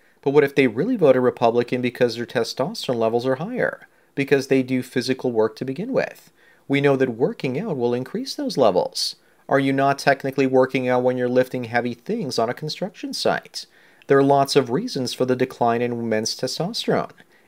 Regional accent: United States; what I'm seeing in Europe and in my home country, United States, it's just that.

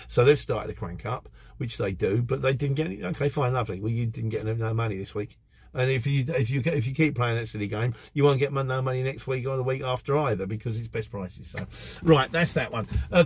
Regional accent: Luton, East of England, United Kingdom; I'm from Europe. More specifically, I'm from Luton. I was born in Luton in St Mary's Hospital in 1969, where I lived for most of my life.

